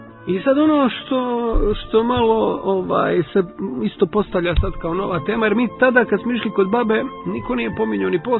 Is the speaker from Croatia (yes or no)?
no; Montenegro; jer mi smo, moja porodica je iz Stare Crne Gore, ali smo odrasli dolje na Primorju